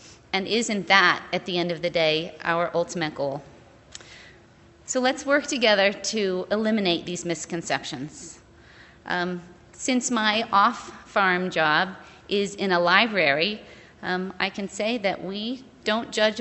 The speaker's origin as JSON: {"language": "English", "region": "Massachusetts", "country": "United States", "said": "I'm from Massachusetts, from New England, and in my part of the country, many of us as dairy producers forget that we are also beef producers."}